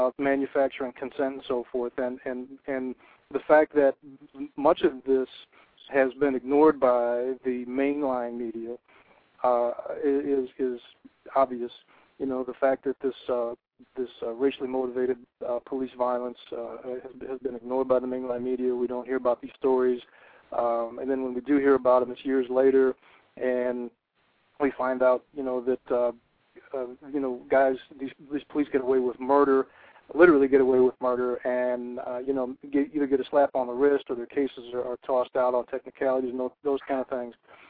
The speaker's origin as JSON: {"language": "English", "town": "Cleveland", "region": "Ohio", "country": "United States", "tie": "born or raised there", "said": "You know, and I grew up in Cleveland, Ohio, which boasted the first black mayor of a major American city."}